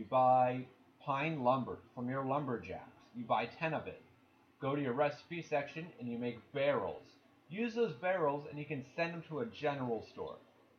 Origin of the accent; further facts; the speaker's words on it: Canada; Now, I love history. I'm Canadian.